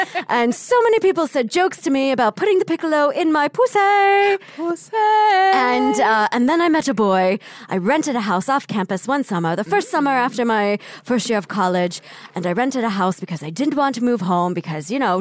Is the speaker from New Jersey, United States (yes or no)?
yes; New Jersey, United States; Anthony sounds like everybody that I grew up with in New Jersey.